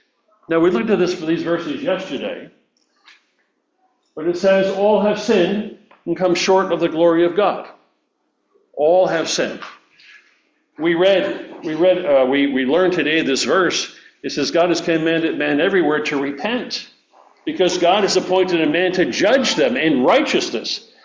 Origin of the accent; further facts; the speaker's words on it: Florida, United States; It took place in Florida. Oh, it took place in my hometown. My hometown.